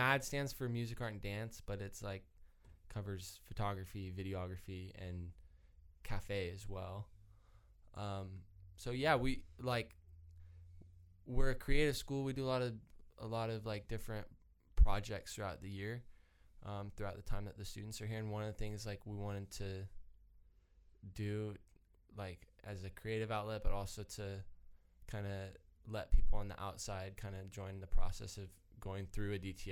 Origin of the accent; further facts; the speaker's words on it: Oregon, United States; now in Brisbane, Australia; I'm originally from Oregon in the States, but I've been with YWAM Brisbane for about 3 years now.